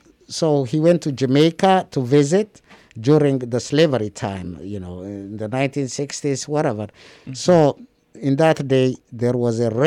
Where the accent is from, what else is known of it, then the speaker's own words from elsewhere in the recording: Shashamane, Oromia, Ethiopia; I was born and raised in Shashamane